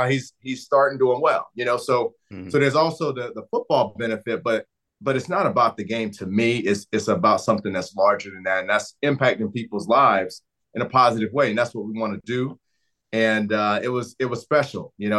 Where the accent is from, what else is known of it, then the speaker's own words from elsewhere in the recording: North Carolina, United States; I'm from North Carolina, but with my mom went to North Carolina Central